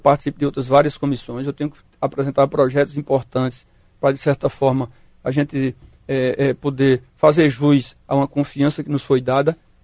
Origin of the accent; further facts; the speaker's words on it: Campina Grande, Paraíba, Brazil; fazer o melhor para minha terra. Eu devo muito a Campina Grande, eu amo essa cidade.